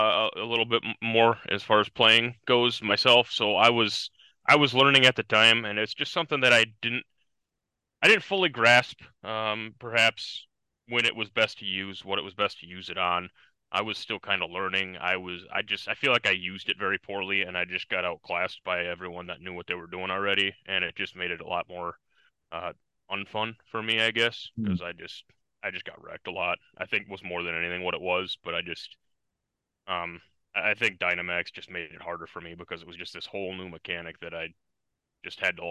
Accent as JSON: {"language": "English", "region": "Minnesota", "country": "United States", "said": "So I'm from Minnesota. And I'm 32 years old, and I run machines at a printing company."}